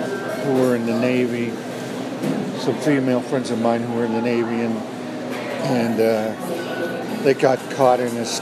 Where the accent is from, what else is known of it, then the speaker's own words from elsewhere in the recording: Halifax, Nova Scotia, Canada; Here in Halifax.